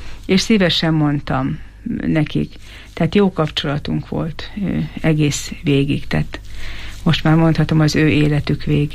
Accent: Eger, Heves, Hungary; Én ugye Egerben nőttem fel, városban

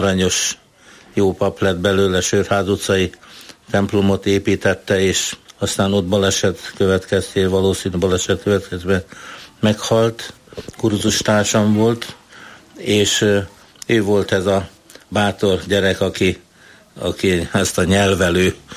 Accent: Máriaremete, Budapest, Hungary; én meg Mária Remetén nőttem föl, oda költöztünk

